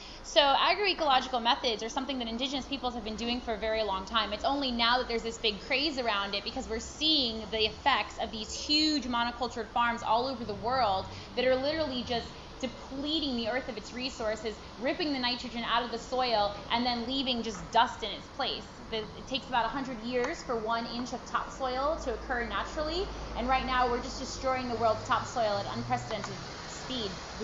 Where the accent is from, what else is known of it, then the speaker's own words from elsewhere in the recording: Puerto Rico; also born or lived in New York City, United States; So I'm first generation American, and I grew up in New York City in Puerto Rico. And growing up in Puerto Rico, we have very close ties to the land.